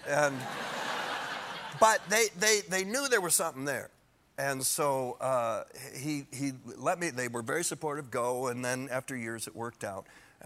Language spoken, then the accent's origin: English; Michigan, United States; I remember I was 8 or 9 years old in my town in Michigan.